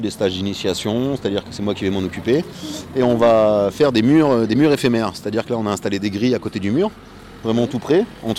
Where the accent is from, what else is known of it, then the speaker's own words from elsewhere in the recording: Guéret, Nouvelle-Aquitaine, France; je fais partie de l'association Multifacette qui est localisée sur Limoges, on est tous originaires de Guéret